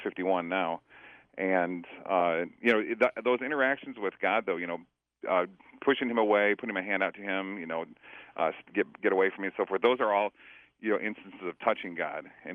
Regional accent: Kalamazoo, Michigan, United States; And I live in Kalamazoo now and have for a number of years. This is actually my hometown, coming back to where I went to high school and so forth.

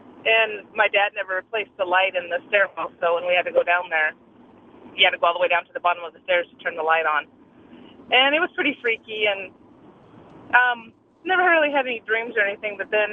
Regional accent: Montana, United States; now in Portland, United States; Well, I grew up in Montana, and my parents built the house I grew up in, and the basement was never finished.

